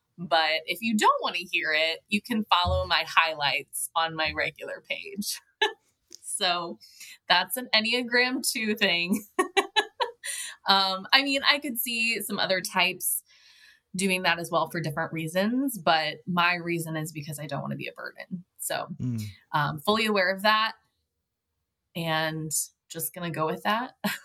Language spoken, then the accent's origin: English; St. Louis, Missouri, United States; I'm from St. Louis, Missouri.